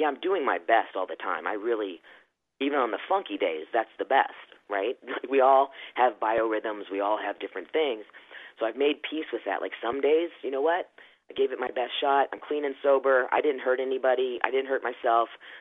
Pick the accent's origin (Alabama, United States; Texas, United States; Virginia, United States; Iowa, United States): Virginia, United States; also born or lived in Philippines; I knew I was a boy in the wrong body growing up, and I liked girls in rural Virginia. I was born in the Philippines. We moved 8 times before I was 6 years old.